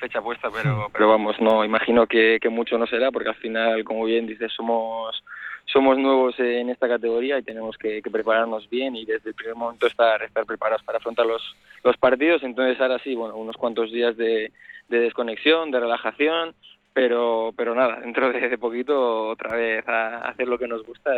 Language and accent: Spanish; Amorebieta-Etxano, Basque Country, Spain; soy de Sornocha, soy soy vizcaíno, así que formado en el Amorebieta